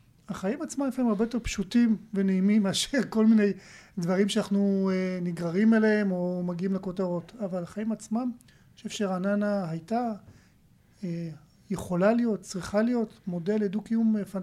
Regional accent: Arad, Southern District, Israel; also born or lived in Beersheba / Tel Aviv; now in Ra'anana, Israel; אמת, נולדתי, גדלתי בערד, אחרי זה קצת בבאר שבע, בתל אביב, ובסוף חנינו ברעננה.

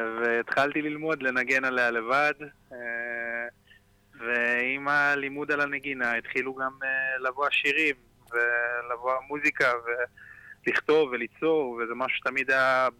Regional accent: Ashdod, Southern District, Israel; אני גדלתי באשדוד.

